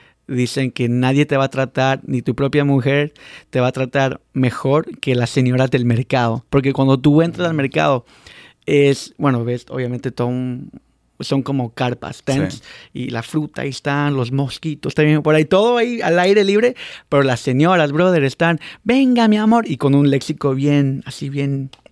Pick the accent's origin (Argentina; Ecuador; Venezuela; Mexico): Ecuador; also born or lived in New Jersey; A los 4 años para Ecuador, pero me crié todo en Ecuador. Todo.